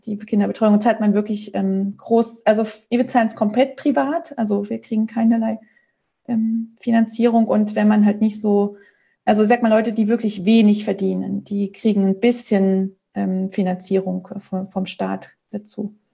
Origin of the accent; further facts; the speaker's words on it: Germany; moved away; Ich kenne das, also wie man vielleicht hört, ich komme aus Deutschland, aber ich habe eben noch viele oder Freunde und Verwandte natürlich in Deutschland